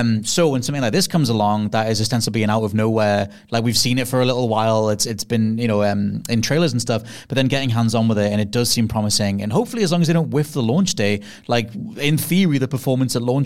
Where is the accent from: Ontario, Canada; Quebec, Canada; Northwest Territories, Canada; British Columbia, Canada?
Northwest Territories, Canada; I come from the Northwest Territories.